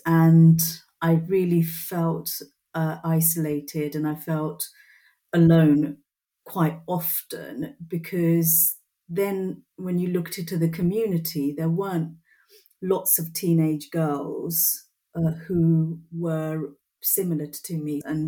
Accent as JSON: {"language": "English", "town": "Portsmouth", "region": "South East England", "country": "United Kingdom", "tie": "born or raised there", "also_born_or_lived": "Bangladesh", "said": "I came to this country as a baby, 18 months old or something, my mum said, before the age of two. There was a tiny community of British Bengali people back then."}